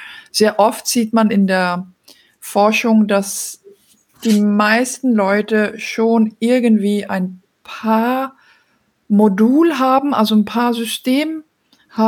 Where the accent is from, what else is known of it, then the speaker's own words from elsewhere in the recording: Belgium; also born or lived in Denmark; now in Germany; bin ursprünglich aus Dänemark, aber in Belgien aufgewachsen und jetzt wohne ich derzeit in Deutschland und bin schon länger international unterwegs, bin so aufgewachsen quasi